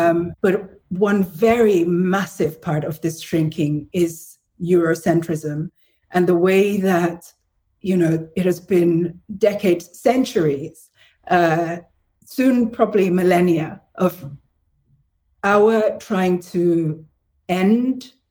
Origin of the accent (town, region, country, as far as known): Nigeria